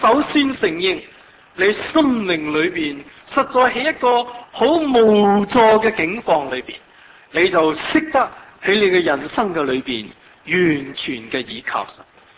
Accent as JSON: {"language": "Cantonese", "country": "Hong Kong", "said": "如果咧啊，我哋香港人最中意咧就系享受吓"}